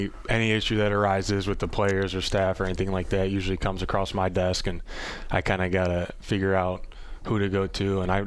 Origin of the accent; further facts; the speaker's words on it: Olmsted Falls, Ohio, United States; I'm from Olmsted Falls, and there's a Target in the neighboring town